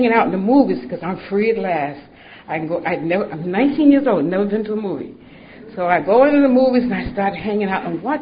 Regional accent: Atlanta, Georgia, United States; I grew up in Atlanta. I was born in Grady Hospital in Atlanta, Georgia.

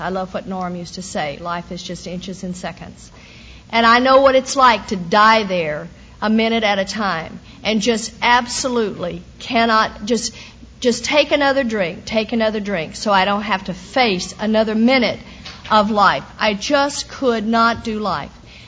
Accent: the South, United States; And I am one of these women that was born and raised in the South.

